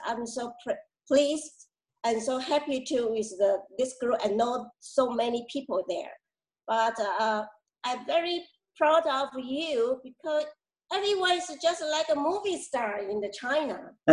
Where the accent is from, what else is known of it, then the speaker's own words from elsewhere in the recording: Canada; We come from Canada. American.